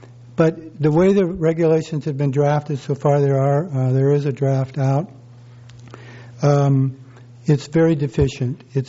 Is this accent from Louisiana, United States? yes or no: no; Morro Bay, California, United States; I'm from Morro Bay.